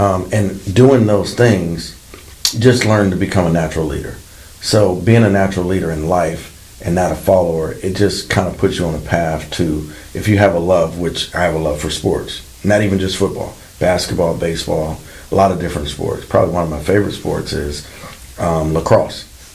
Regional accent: Richmond, California, United States; now in Sacramento, United States; I grew up in Richmond down the road. Been here in Sacramento since 02.

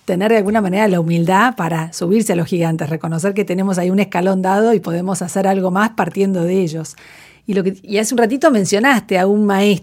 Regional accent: Córdoba, Argentina; Dicho sea de paso, soy coterránea.

